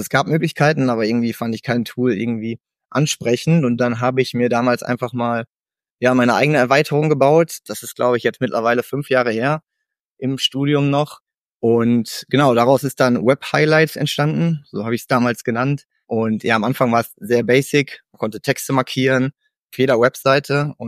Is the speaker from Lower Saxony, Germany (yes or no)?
no; Münster, North Rhine-Westphalia, Germany; Ich komme aus Münster.